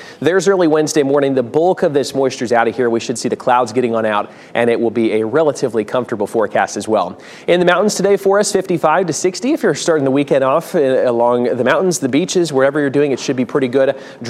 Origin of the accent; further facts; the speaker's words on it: Ohio, United States; Growing up in Ohio, I went to school in Iowa.